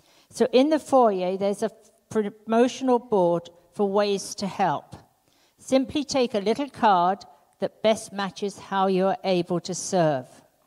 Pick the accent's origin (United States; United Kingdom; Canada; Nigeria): Canada; I hope you can understand me, but I've been in England for 4 weeks, so my accent could be a bit stronger, but I will try to sound as Canadian as I can.